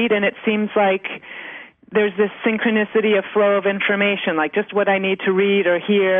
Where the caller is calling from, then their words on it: Kamloops, British Columbia, Canada; I took the class in Edmonton, and I'm calling from Kamloops, British Columbia.